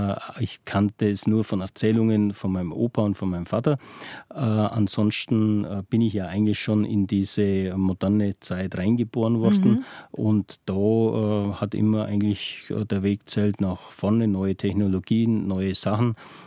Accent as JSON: {"language": "German", "region": "Bavaria", "country": "Germany", "tie": "born or raised there", "said": "Heimat ist für mich einfach die Landschaft bei uns in Bayern, grün, die entspannten Leute, man kann mit jedem reden"}